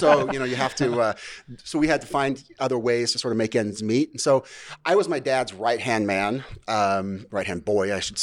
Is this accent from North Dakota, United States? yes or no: no; Las Vegas, Nevada, United States; Yeah, I'm actually a Vegas kid. I grew up in Vegas.